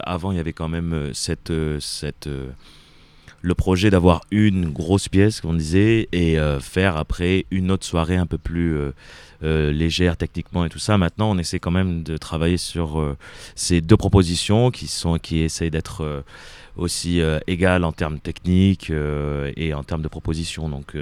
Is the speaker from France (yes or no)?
yes; south of France, France; je suis issu du sud de la France. Et donc, j'ai toujours connu les étés là-bas.